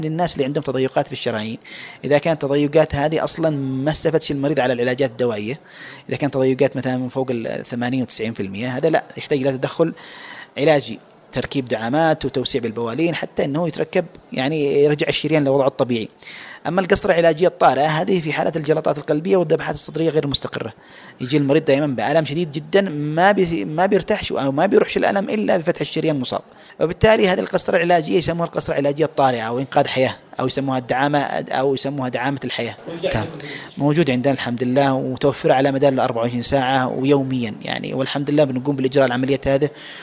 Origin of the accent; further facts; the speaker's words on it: Yemen; للأسف هذا الشيء كثير عندنا في اليمن